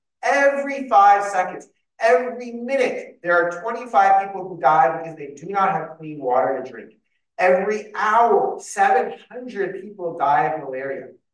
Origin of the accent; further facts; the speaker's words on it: Canada; if you hear my accents, because I was born and raised in Canada